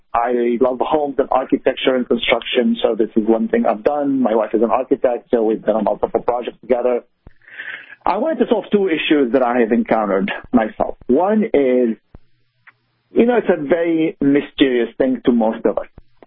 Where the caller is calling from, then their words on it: Menlo Park, California, United States; I'm in Menlo Park, California.